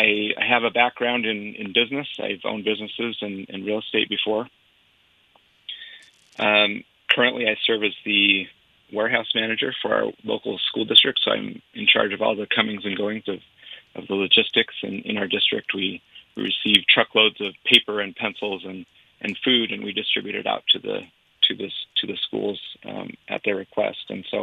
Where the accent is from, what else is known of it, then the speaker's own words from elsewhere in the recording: Utah, United States; I'm born and raised in Utah. I was born in Provo, and then my dad served his LDS mission in southern Utah, in Hurricane part of it. And so he fell in love with it there. And so we moved there when I was 4.